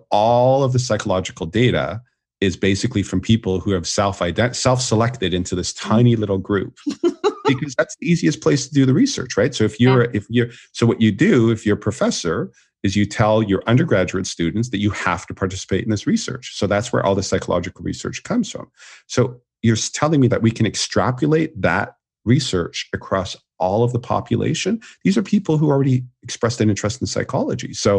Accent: Canada; now in United States; I mean, I'm Canadian like you originally, but I live in the US now

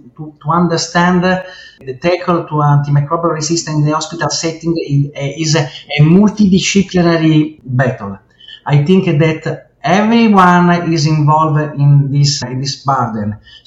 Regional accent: Italy; English is a second language; from Italy. I am a surgeon and I am interested in antimicrobial resistance

